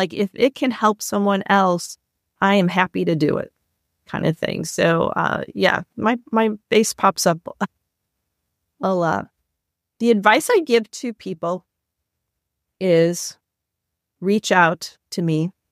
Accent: Chicago, Illinois, United States; I'm from originally from Chicago and he's in Chicago. So I reached out and said, hey, I'm a Chicago person.

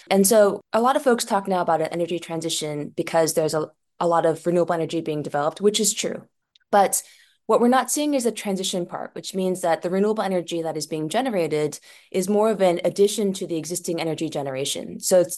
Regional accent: United States; And so I thought, as an American, I should really try to make things better in the US.

